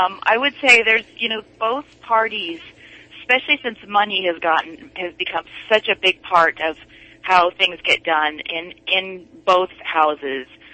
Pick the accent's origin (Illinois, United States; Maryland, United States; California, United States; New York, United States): California, United States; I grew up in the Bay Area, and I've been a student of politics and policy most of my life.